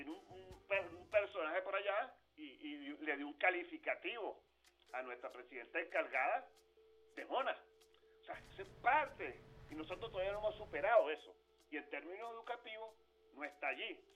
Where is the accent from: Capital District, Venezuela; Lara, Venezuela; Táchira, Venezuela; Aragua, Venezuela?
Aragua, Venezuela; Chuao; En una fue mi pueblo de Chuao, se hizo en Barlovento